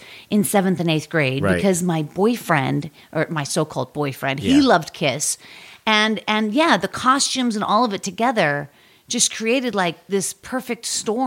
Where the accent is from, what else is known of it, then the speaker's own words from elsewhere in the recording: Pittsburgh, Pennsylvania, United States; because I grew up in Pittsburgh